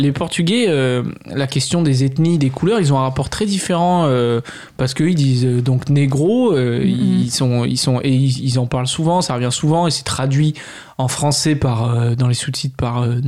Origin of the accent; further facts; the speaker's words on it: Île-de-France, France; Je suis du Sud parisien, s'il te plaît.